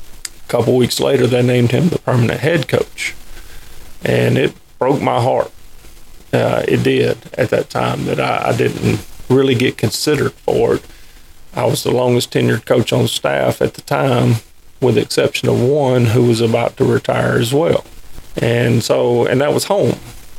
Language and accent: English; Alabaster, Alabama, United States; That was home to me. That's where I grew up, played. I grew up in Alabaster. I mean, that was home.